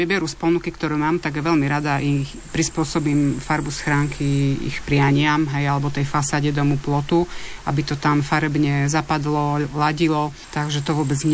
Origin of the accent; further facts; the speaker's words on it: Horná Mičiná, Banská Bystrica Region, Slovakia; now in Kremnica, Slovakia; Tak áno, sme v Kremnici, ale ja pochádzam z Hornej Myčinej pri Banskej Bystrici